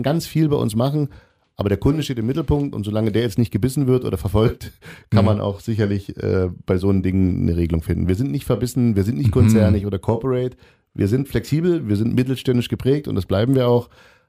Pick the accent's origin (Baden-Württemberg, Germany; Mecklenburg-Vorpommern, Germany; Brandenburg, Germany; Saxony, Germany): Saxony, Germany; Die Radtour machen wir durch die schöne Lausitz, durch meine Heimat.